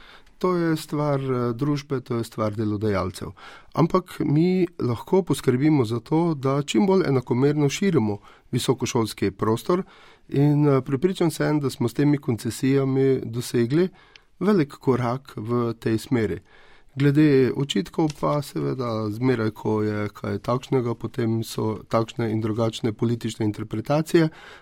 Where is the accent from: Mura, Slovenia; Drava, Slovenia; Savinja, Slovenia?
Mura, Slovenia; jaz osebno prihajam iz Prekmurja in veste, v tej regiji, v naši regiji, v Pomurju